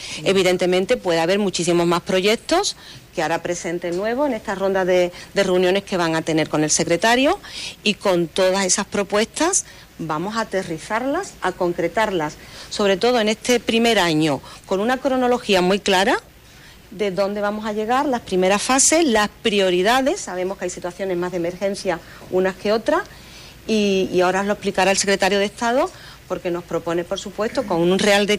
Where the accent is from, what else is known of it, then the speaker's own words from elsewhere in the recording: Huelva, Andalusia, Spain; yo que soy de Huelva y llevo viviendo esto tantísimas décadas